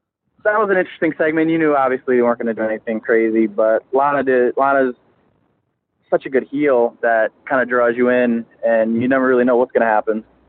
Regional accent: Albany, New York, United States; I'm from Albany, New York.

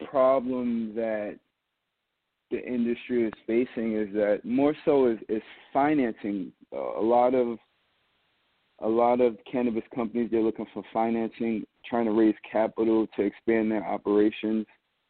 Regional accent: New York City, New York, United States; I'm from Queens, New York.

